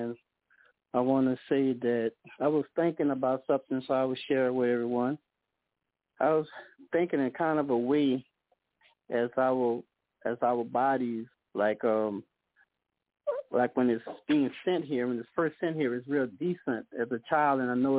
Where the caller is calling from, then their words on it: Baker, Louisiana, United States; I'm calling from Baker, Louisiana at this moment.